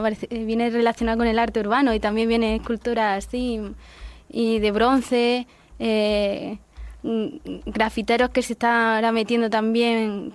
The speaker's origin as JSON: {"language": "Spanish", "town": "Linares", "region": "Andalusia", "country": "Spain", "said": "Jaén. Soy de Linares, Jaén."}